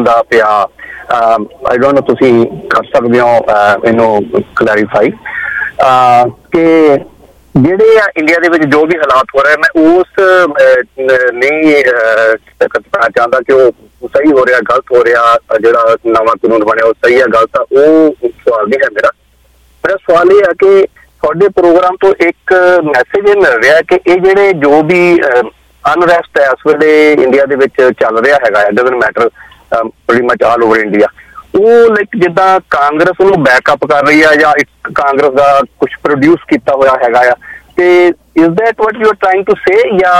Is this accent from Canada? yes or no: yes; Canada; ਮੈਂ ਕੈਨੇਡੀਅਨ ਹੈਗਾ and proud Canadian ਹੈਗਾ